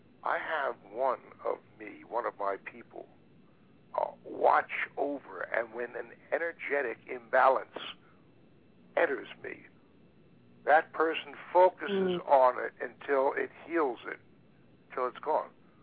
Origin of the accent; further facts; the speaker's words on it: Philadelphia, Pennsylvania, United States; For me, but growing up in South Philadelphia, it was like, you know, the absolute opposite of cause and effect.